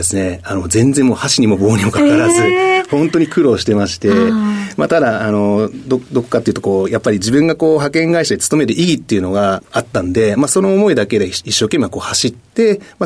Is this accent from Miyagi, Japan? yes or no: yes; Sendai, Miyagi, Japan; 宮城県の仙台市です。